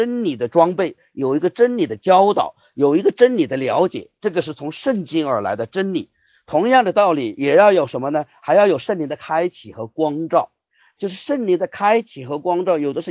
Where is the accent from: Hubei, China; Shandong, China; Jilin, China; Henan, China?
Hubei, China; 我说我是湖北人我是一个湖北人